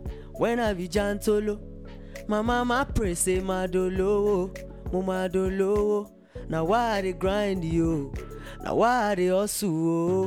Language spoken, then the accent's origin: English; Ibadan, Oyo, Nigeria; I grew up in Ibadan.